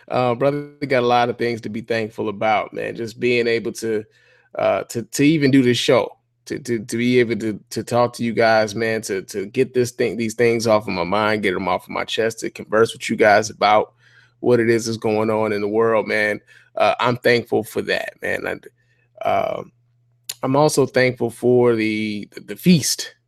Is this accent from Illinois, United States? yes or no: yes; Chicago, Illinois, United States; now in Detroit, United States; I know it's ironic for a lot of people when they see that I'm from Chicago and I live in Detroit and everything else.